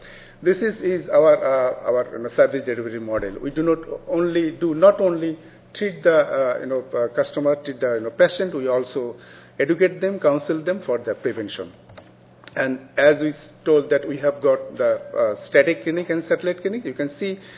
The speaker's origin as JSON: {"language": "English", "country": "Bangladesh", "said": "I'm from Bangladesh."}